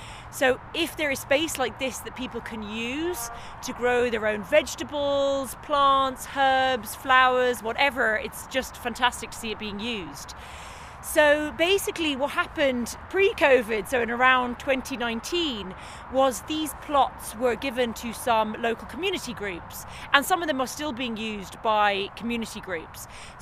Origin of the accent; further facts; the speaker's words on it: London, United Kingdom; now in Limerick, Ireland; as you can tell by my accent, I grew up in London City. I never had access to these types of things.